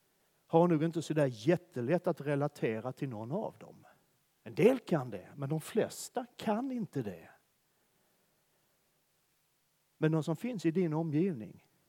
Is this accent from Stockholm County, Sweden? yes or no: no; Malmö, Skåne, Sweden; Jag växte upp i Malmö. Världens vackraste stad.